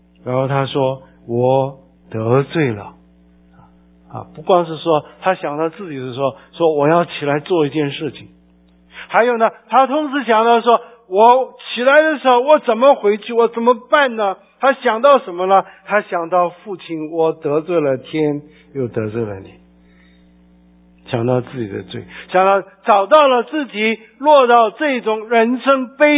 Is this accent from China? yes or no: yes; China; 犹太人的天，像我们中国人的天，就是神的意思。